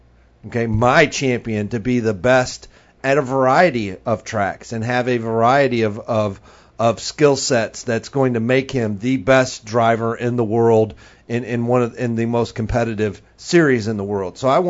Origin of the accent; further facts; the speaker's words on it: Michigan, United States; I grew up 30 minutes outside of the Irish Hills, outside of MIS.